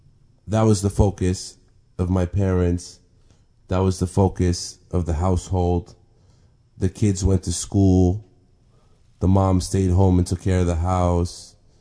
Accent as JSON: {"language": "English", "country": "United States", "tie": "born or raised there", "said": "I was born and raised in America to a humble family that immigrated to America looking for a better life, more opportunity, a financial gain."}